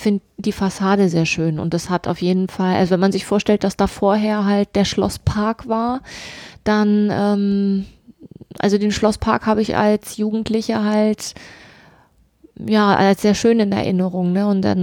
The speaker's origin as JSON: {"language": "German", "town": "Braunschweig", "region": "Lower Saxony", "country": "Germany", "said": "Ich komme ja aus Braunschweig und die haben halt auch über Braunschweig einen Podcast gemacht."}